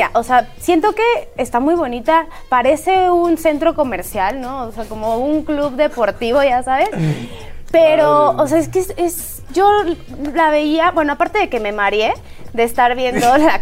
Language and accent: Spanish; Mexico; uno como mexicana lo ve, o sea, ahí donde yo vivo